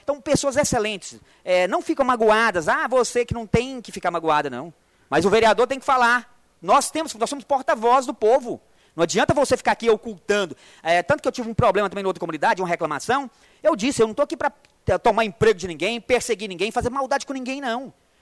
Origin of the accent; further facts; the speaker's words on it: Unaí, Minas Gerais, Brazil; Eu sou de Unaí, mas não conheço o Unaí. Conheço muito pouco, né?